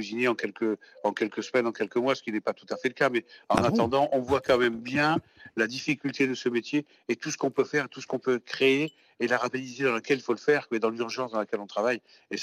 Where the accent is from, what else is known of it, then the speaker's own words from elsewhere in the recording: Centre-Val de Loire, France; born there; Et de là où je suis né, dans le Cher, dans le Berry, c'est le pâté de pommes de terre